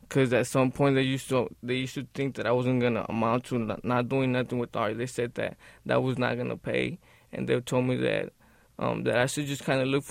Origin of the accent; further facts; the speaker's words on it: Pacoima, California, United States; I grew up in Pacoima, right there. I moved a couple times, but I'm staying right now right there in the San Fernando Gardens in Pacoima.